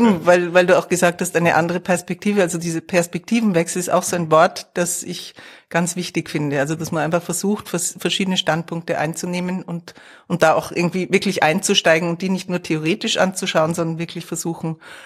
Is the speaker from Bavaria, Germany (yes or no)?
yes; Munich, Bavaria, Germany; moved away as an adult; also born or lived in Vienna; aus München, genau. Ja. Ich bin dort in die Schule gegangen, bin dann nach dem Abitur nach Wien. Ich habe auch in Wien Familie.